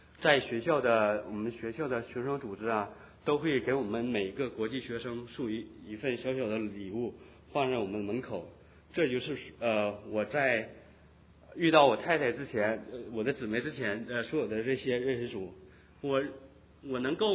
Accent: China; 对我们从中国来的这些学生

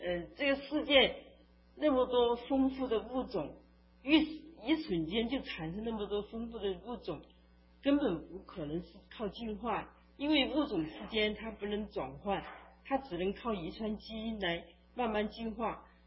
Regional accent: China; 因为我是从大陆来的，我们几十年受的教育 它都给我们形成了一个固定的概念，用看什么事情都是用一种无神论的观念去看

